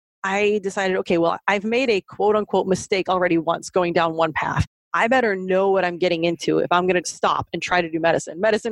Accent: Illinois, United States; from where I'm from, a small town in Southern Illinois, you didn't just necessarily up

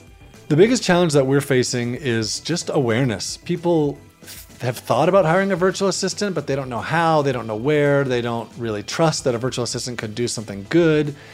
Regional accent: Highland, Utah, United States; I'm from Highland, Utah, and my side hustle is onlinejobs.ph.

